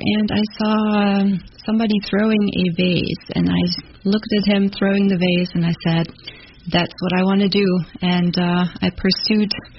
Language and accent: English; Germany; my home country of Germany